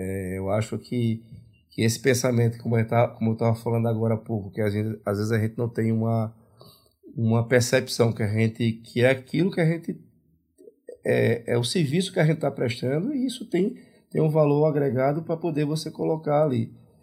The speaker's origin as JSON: {"language": "Portuguese", "region": "Alagoas", "country": "Brazil", "lives_now": "Minas Gerais, Brazil", "said": "Então, eu sou de Alagoas, então muitas vezes eu tenho, e cada local, aqui a gente está em Minas"}